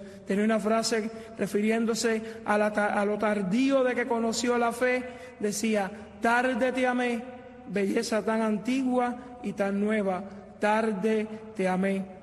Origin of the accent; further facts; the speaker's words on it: Cuba; la mayor parte de los que estamos aquí somos cubanos